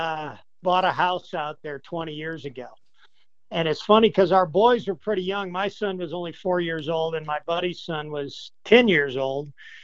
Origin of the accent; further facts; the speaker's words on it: Illinois, United States; And I grew up in Illinois hunting pheasants and quail. And that's really was the only game in town for us, for upland hunters back in Illinois in the northwest corner of the state.